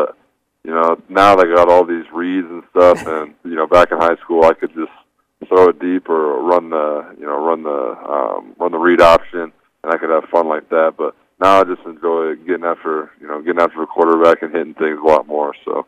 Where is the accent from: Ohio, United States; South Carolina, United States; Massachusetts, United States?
Ohio, United States; and I grew up obviously in Ohio, so it was in Big Ten country, so I grew up watching or seeing Iowa play quite a bit